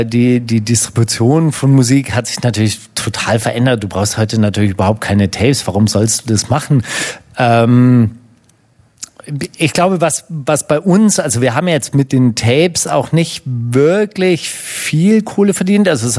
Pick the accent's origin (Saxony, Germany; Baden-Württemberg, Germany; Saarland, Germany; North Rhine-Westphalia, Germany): Baden-Württemberg, Germany; Kornwestheim; also born or lived in Leonberg; also weil aufgewachsen bin ich nämlich in Kornwestheim, geboren bin ich in Leonberg